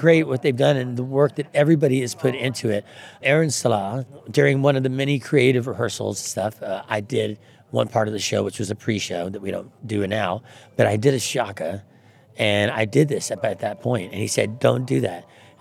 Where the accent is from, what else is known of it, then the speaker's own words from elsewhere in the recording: McCully, Hawaii, United States; we'd come down here to Waikiki and hang out and spend the day as long as we were home by dinner